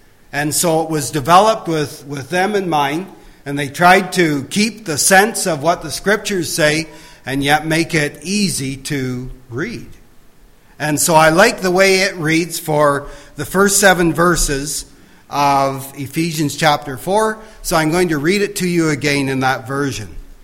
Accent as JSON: {"language": "English", "region": "Ontario", "country": "Canada", "tie": "born there", "said": "Now, I wasn't born in the north here. I was born in southern Ontario. Beautiful area down there as well. But you know, I'm thankful that I was not only born in Canada, I'm thankful that I was born into a Christian family."}